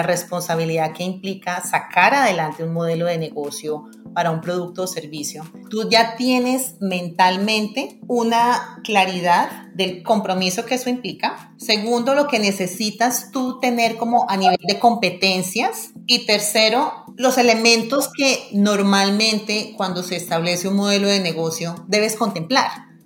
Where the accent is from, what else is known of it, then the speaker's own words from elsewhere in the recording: Colombia; qué bueno que podamos nosotros como colombianos ser quienes hagamos parte